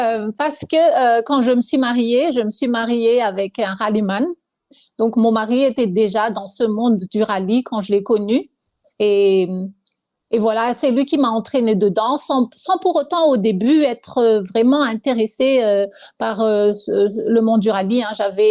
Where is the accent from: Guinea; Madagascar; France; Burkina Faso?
Madagascar; Je suis née à Madagascar, j'ai grandi à Madagascar, plutôt dans une famille matriarcale parce que j'ai été élevée par ma mère, ma grand-mère et mes 2 tantes.